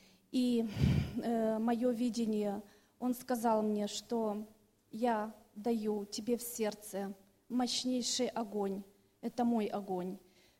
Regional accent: Kyiv, Ukraine; now in Czech Republic; я из Киева, но живу сейчас в Чехии.

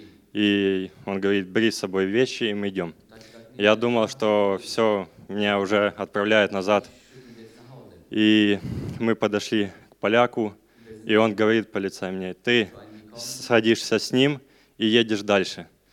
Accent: Ukraine; now in Germany; Я приехал с Украины.

